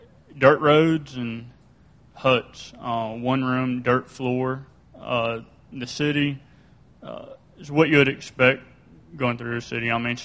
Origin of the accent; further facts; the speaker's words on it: United States; Why did God choose me to be born and raised in America when you go to a foreign country and you see what kind of conditions they're living in?